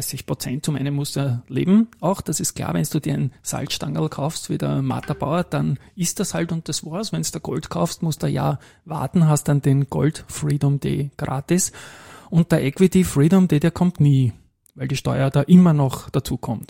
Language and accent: German; Austria; wir in Österreich da leider nicht dabei sind als Österreicher.